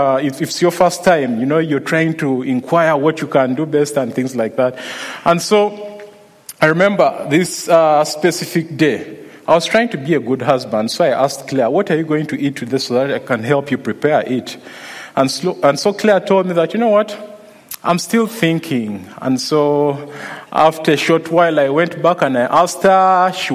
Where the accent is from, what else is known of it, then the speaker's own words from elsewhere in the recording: Uganda; But for someone who was born in Uganda and raised just along the equator, the mere thought of minus 17 makes me shiver.